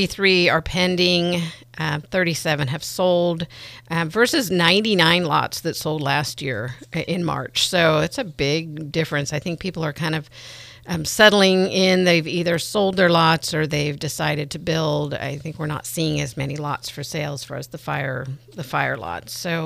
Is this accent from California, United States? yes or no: yes; California, United States; I grew up in Marin, so I'm familiar.